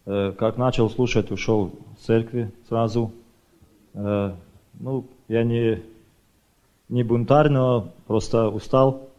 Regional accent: Lithuania; now in United Kingdom; родом я с Литвы, живу в Великобритании.

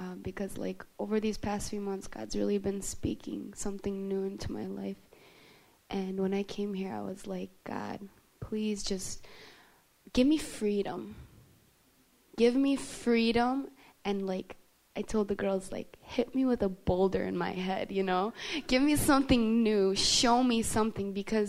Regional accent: New York, United States; I'm from New York.

